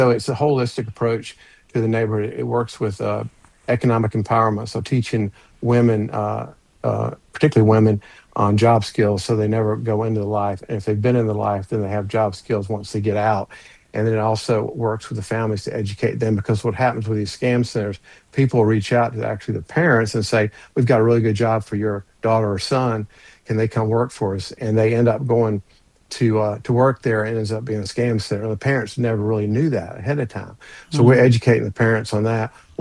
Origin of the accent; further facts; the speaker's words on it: Georgia, United States; And like I mentioned, in my home state of Georgia, we had 143 counties out of 159 with trafficking victims last year.